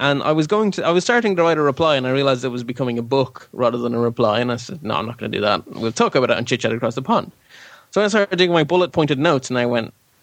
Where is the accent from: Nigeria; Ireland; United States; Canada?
Ireland; It's like, oh, I'm Irish. I do modesty. I hate compliments.